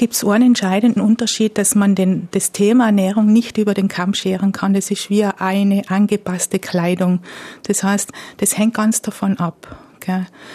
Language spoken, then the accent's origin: German; Trentino-Alto Adige, Italy; now in Austria; Ich komme aus dem Südtirol ursprünglich, bin schon ganz lange in Vorarlberg.